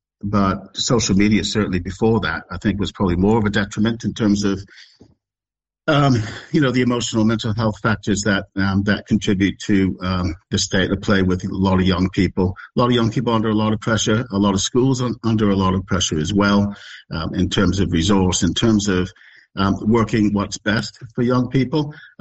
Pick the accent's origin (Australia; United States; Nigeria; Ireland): United States; You could probably hear from my accent, I'm from the state.